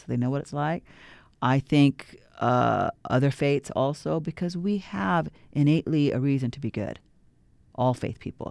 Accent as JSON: {"language": "English", "region": "California", "country": "United States", "tie": "born or raised there", "lives_now": "Utah, United States", "said": "I'm very lucky to be in Utah. I grew up in California."}